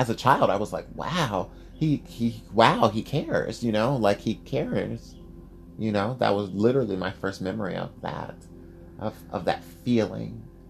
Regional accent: Ohio, United States; also born or lived in Georgia; And then we moved to Georgia. And in Georgia, now I'm like, I'm from Ohio.

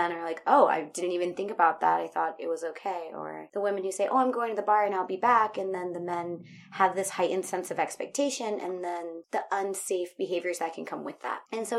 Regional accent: United States; now in Prague, Czechia; I'm an American living in Prague.

